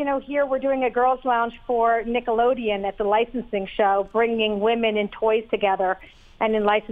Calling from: Las Vegas, Nevada, United States; The best place in the world, Las Vegas.

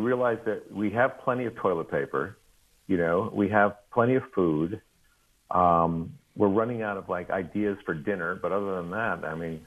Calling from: Los Angeles, California, United States; I'm in Los Angeles.

